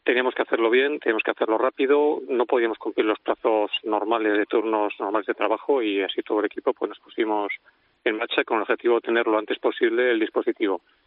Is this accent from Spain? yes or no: yes; Spain; no me lo digas dos veces que soy español